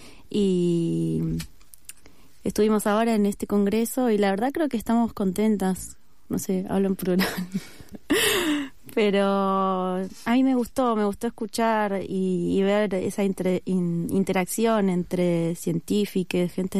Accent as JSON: {"language": "Spanish", "town": "Caseros", "region": "Buenos Aires Province", "country": "Argentina", "lives_now": "Puerto Madryn, Argentina", "said": "Sí, yo soy en la Patagonia me dicen que soy porteña, pero no soy porteña, soy del conurbano, de Caseros."}